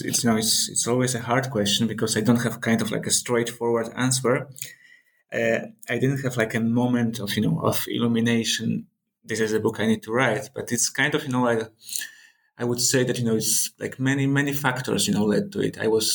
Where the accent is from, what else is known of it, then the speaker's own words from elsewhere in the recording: Poland; growing up in Poland